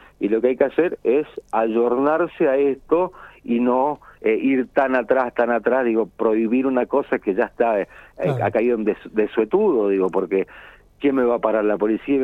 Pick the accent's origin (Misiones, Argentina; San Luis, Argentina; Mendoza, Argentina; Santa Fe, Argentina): Mendoza, Argentina; San Rafael; Porque yo no soy de Mendoza, yo soy de San Rafael. Entonces yo cada vez que voy a Mendoza y tengo que ir a algún lugar que no conozco